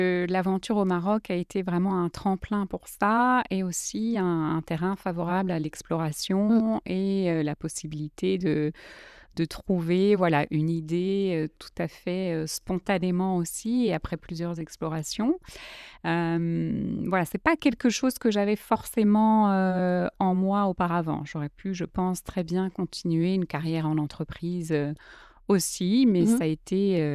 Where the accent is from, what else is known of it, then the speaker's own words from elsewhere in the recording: Belgium; j'ai 40 ans, j'ai deux enfants, deux garçons, je suis belge et après plus de 15 ans à l'étranger, je suis revenue habiter en Belgique depuis le mois de septembre